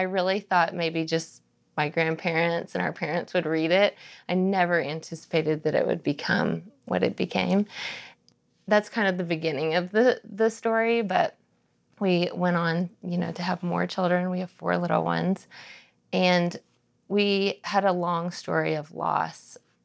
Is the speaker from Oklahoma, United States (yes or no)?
no; Dallas, Texas, United States; So I grew up in Dallas, Texas.